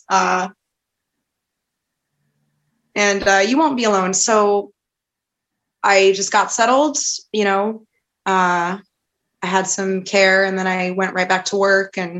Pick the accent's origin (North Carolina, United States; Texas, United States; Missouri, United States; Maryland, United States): Maryland, United States; Baltimore; I lived in other places. Like I'm from Baltimore. I went to college in Pittsburgh.